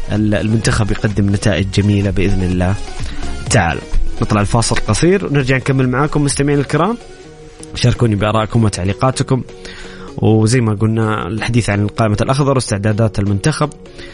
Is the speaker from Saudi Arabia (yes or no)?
yes; Saudi Arabia; وهذا الاستاد المحبب لدينا كسعوديين